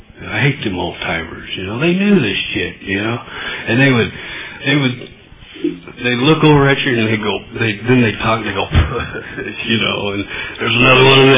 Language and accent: English; Oildale, California, United States; I was raised in Bakersfield, Oildale to be exact. Good old Oildale.